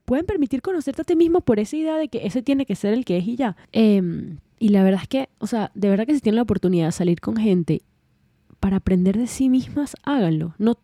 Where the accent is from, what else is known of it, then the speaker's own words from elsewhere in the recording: Venezuela; mi papá no vivió en Venezuela conmigo. Yo me crié en Venezuela.